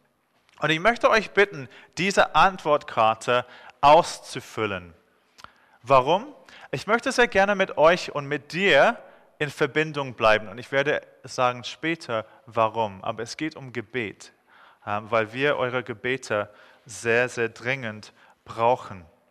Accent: England, United Kingdom; German is a second language; also born or lived in Israel; Ich bin in Israel geboren, in England aufgewachsen. Und wie ihr hört, kann ich nicht wirklich Schweizerdeutsch. Ich kann so eine selbstgebastelte Version reden. Ich bin mit einer Schweizerin verheiratet

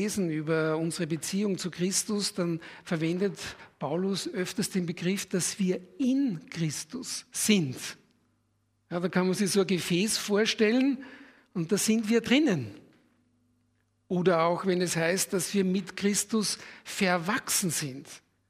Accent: Austria; Für uns ist es leichter als Österreicher.

